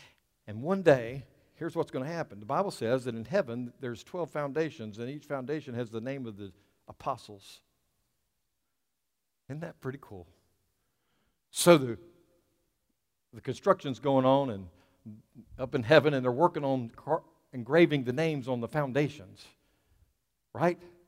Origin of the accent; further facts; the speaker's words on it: Florida, United States; And I grew up in Florida, and I never did surf, but I know guys that did, and there's this thing called hang 10.